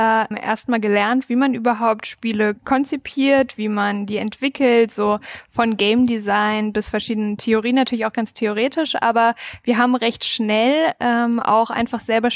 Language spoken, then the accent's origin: German; Hesse, Germany; Meine Wurzeln sind in Nordhessen und ich bezeichne das auch immer noch als Heimat von einem ganz, ganz kleinen Dorf, irgendwie so 680 Einwohner